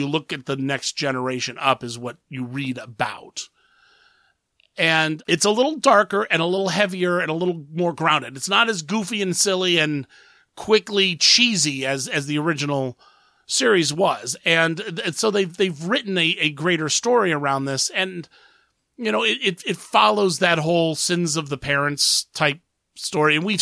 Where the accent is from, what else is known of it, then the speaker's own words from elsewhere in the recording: Columbus, Ohio, United States; who's from Columbus, Ohio, my hometown.